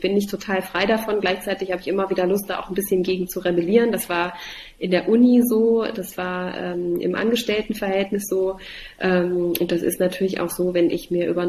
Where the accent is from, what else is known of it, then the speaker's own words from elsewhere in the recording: Halle, Saxony-Anhalt, Germany; also born or lived in Dessau; Also ich bin in Dessau geboren, ich bin in Halle aufgewachsen. Ich bin also ein Ostkind.